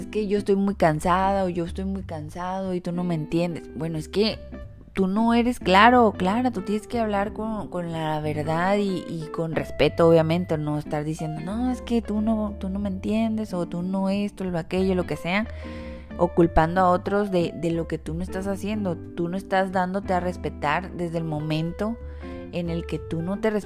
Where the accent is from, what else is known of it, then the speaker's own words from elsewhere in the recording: Mazatlán, Sinaloa, Mexico; Por mi niñez aquí en Mazatlán.